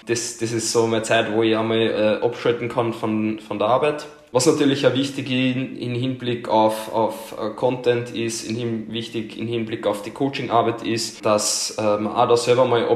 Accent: Lower Austria, Austria; ich komme aus Niederösterreich und bin 22 Jahre alt.

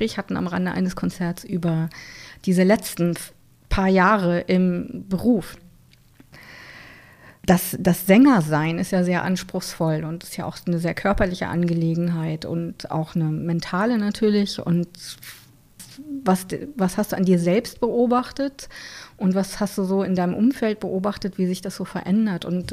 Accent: West Germany, Germany; weil ich bin ja auch als Wessi sehr früh in einem Ostorchester unterwegs gewesen

